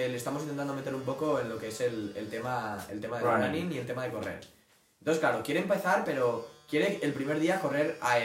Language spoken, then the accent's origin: Spanish; Gijón, Asturias, Spain; soy de Gijón, el único que es de Gijón de aquí.